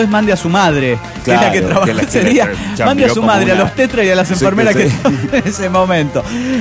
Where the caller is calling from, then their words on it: Bogotá, Colombia; de Bogotá, Colombia.